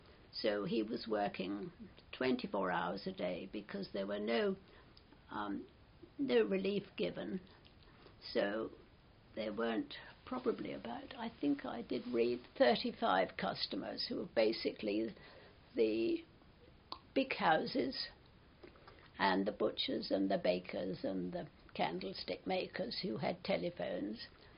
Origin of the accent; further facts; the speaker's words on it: Hambledon, South East England, United Kingdom; born there; and I live in Soberton now, but I was born in Hambledon back in 1935.